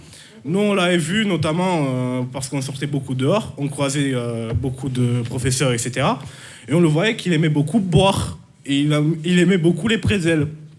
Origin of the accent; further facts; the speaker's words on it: Romania; now in France; Moi, ça fait que 6 ans que je suis en France. Moi, là-bas, je viens de la Roumanie.